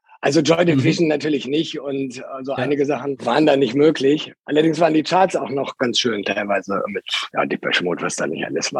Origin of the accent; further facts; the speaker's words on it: Langenhagen, Lower Saxony, Germany; born there; Deswegen bin ich im Grunde in Langenhagen geboren, aber bin immer in Hannover geboren.